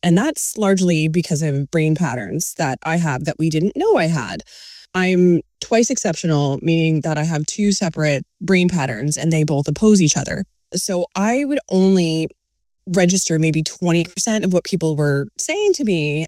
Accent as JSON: {"language": "English", "town": "Lively", "region": "Ontario", "country": "Canada", "said": "So I'm from Northern Ontario, and I'm from a very, very small town called Lively."}